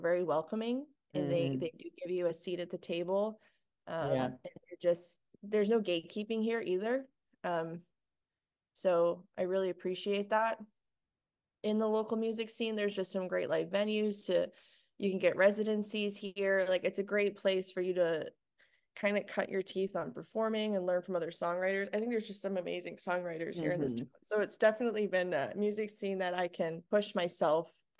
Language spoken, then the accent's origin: English; Minnesota, United States; now in Tulsa, United States; So I've lived in Tulsa. It'll be 10 years this September. So I grew up in the Twin Cities area, and I think that's a great music scene.